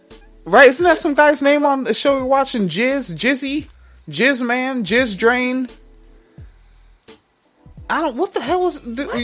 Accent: West Coast, United States; Nigga, y'all ain't got bud like that in the UK. I'm from the West Coast, nigga.

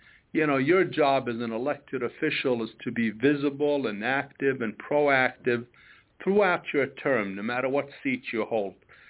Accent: New York, United States; what we as families growing up in New York, especially immigrant families, need to do to get ahead.

